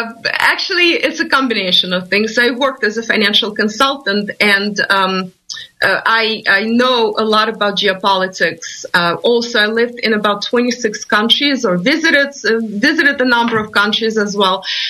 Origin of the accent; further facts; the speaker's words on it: Russia; moved away as an adult; now in United States; I am originally from Russia. I have been in the U.S. for about 18 years